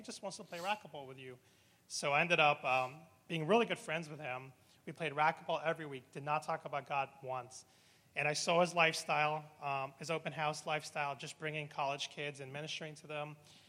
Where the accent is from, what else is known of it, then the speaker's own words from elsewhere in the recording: Hong Kong; I grew up overseas in Hong Kong, so it's a very international, very metropolitan city. I was exposed to many different languages, gods. It was just part of my life. I grew up in a Muslim household, so I grew up Muslim